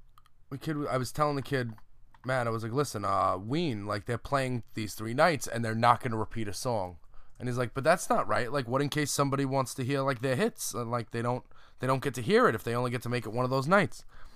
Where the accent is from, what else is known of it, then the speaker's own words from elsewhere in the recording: Staten Island, New York, United States; Now, me, I'm from Staten Island. I'm already not anywhere over there.